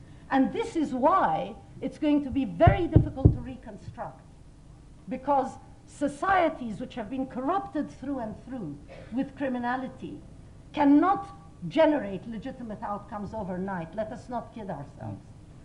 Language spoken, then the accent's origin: English; Turkey; I come from Turkey